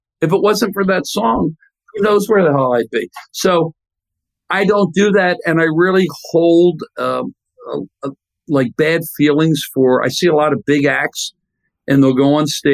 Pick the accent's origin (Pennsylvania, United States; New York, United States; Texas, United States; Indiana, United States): Pennsylvania, United States; Philadelphia; I grew up in Philadelphia with American Bandstand.